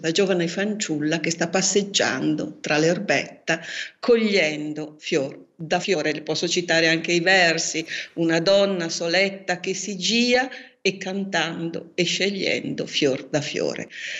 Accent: Lombardy, Italy; Io sono nata in Franciacorta, sono bresciana, ma appunto ho abitato a lungo in Franciacorta

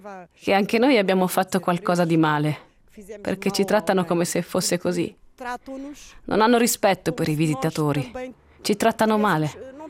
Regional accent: Brazil; now in Italy; Io, per esempio, sono brasiliana. Mi sono stabilita

